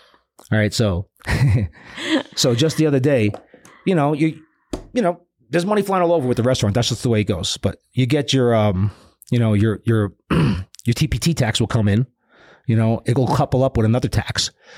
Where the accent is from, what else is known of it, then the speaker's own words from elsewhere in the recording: Brooklyn, New York, United States; now in Groom Creek, United States; So I come from Brooklyn, where like, I didn't even know people in my building. I lived on the 7th floor, and I live in Groom Creek now